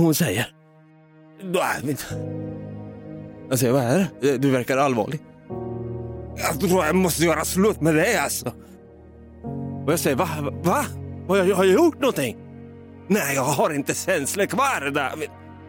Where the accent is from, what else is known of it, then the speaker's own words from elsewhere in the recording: Sweden; jag tror vi är så jävla svenska när man går igenom ett breakup och så har man ingenstans att bo. Vi är så svenskar